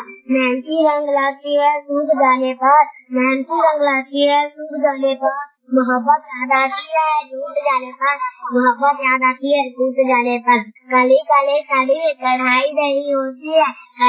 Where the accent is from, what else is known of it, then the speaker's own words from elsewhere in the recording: Vaishali, Bihar, India; और मैं वैशाली से हूँ।